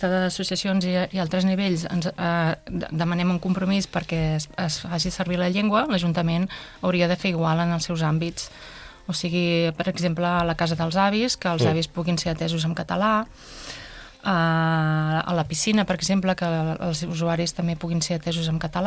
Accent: Catalonia, Spain; born there; first language ca; jo soc catalanoparlant, nascuda aquí, i ho veig inclús a casa meva

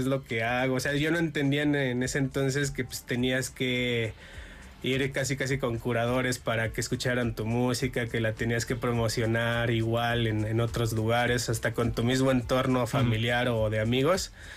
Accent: Cuautitlán Izcalli, State of Mexico, Mexico; Yo soy de el Estado de México. Soy de Cuautitlán Izcalli.

